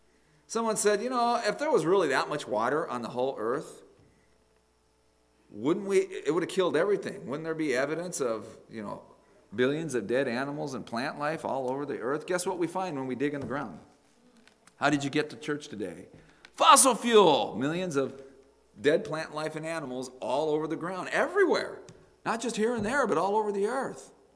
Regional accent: Phoenix, Arizona, United States; I grew up in Phoenix, Arizona. An old house in Phoenix, Arizona means it was built in the 1960s.

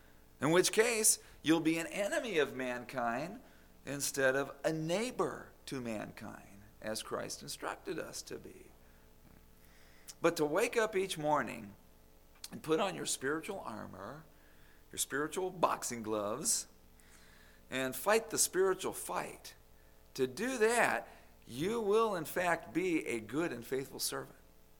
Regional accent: Phoenix, Arizona, United States; I grew up in Maryville, a part of Phoenix, Arizona. Mostly lower middle class, and all of us boys grew up settling our problems with our fists.

